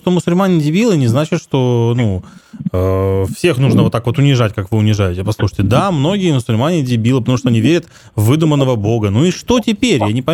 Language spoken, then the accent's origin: Russian; Grozny, Chechnya, Russia; Не, из Чечни приехал, да, из Грозного.